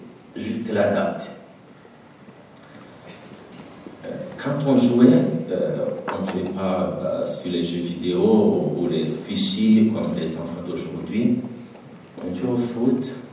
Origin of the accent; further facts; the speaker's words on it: Rwanda; French is a second language; Si dans mon accent, au lieu de L, je dis R, ne vous étonnez pas. Je pense que c'est ça la beauté de la langue française, et on a des accents différents. Et au Rwanda, le L et le R, souvent, c'est presque pareil.